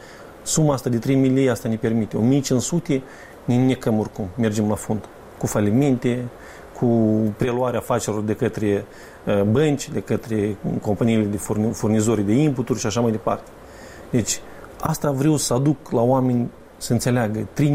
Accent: Moldova; also born or lived in United Kingdom; Am vrut să fac performanță, tehnologie în Republica Moldova, la noi acasă.

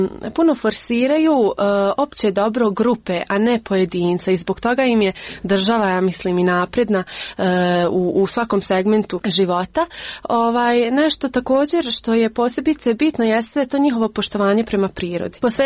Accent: Bosnia & Herzegovina; Dolazim iz Bosne i Bosna je najljepša zemlja.

